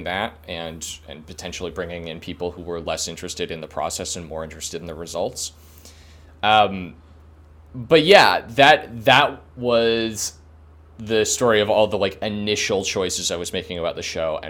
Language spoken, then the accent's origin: English; Northfield, United States; Northfield, as I explained before, very much a game about my hometown